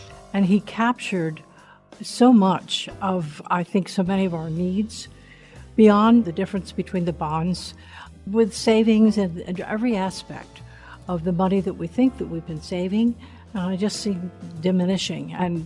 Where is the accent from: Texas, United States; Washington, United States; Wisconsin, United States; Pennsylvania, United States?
Pennsylvania, United States; Philadelphia; and I'm from the Manayunk area.